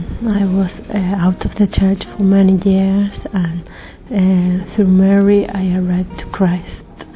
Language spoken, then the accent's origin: English; Italy; I'm from Italy. That's my mom, she's English. I'm a devout Catholic